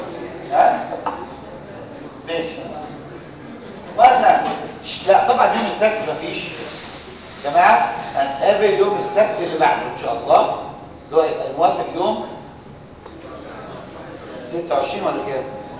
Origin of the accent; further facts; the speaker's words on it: Egypt; اللي موجود عندنا في مصر